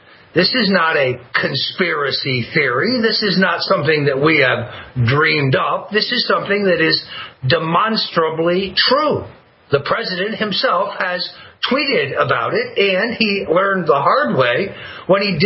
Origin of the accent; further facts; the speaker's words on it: Florida, United States; Senator Marco Rubio of my home state of Florida